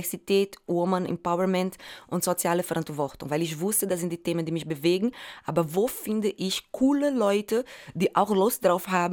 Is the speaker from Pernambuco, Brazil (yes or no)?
yes; Recife, Pernambuco, Brazil; German is a second language; Genau, Schusslinie heißt die Favela, wo ich aufgewachsen bin. In Wirklichkeit heißt es Linha do Tiro, aufgrund der Gewalttätigkeit heißt es dieser Ort so. Und ich bin unter extremer Armut aufgewachsen.